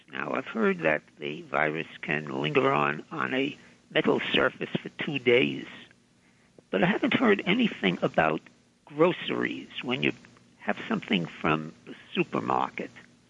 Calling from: Manhattan, New York, United States; I'm calling from Manhattan.

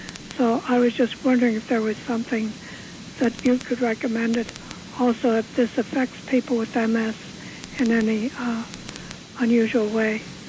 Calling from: New York, United States; from the East Village.

